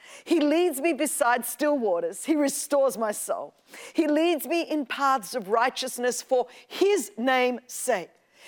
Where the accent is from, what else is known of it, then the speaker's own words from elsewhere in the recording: Australia; accent: Australian; You all know that I'm from Australia, in case you wondered what this accent is, y'all.